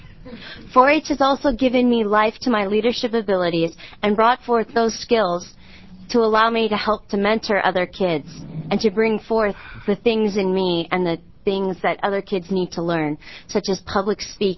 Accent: Myrtle Creek, Oregon, United States; I'm a junior from Myrtle Creek, Oregon, which is in the southern half of this state.

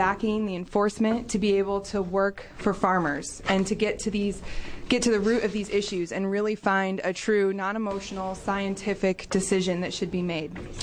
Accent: St. Paul, Oregon, United States; I'm from St. Paul, Oregon. I'm a third-generation farmer.

